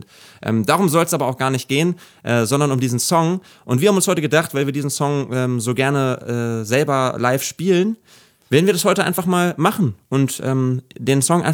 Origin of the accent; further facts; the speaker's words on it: Braunschweig, Lower Saxony, Germany; also born or lived in Peine; ich bin in Peine geboren und dann nach Braunschweig gezogen.